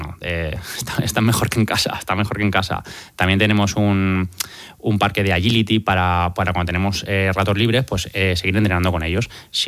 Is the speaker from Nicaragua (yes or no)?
no; Valencia, Valencian Community, Spain; yo soy vecino de Campanar de toda la vida, o sea que imagínate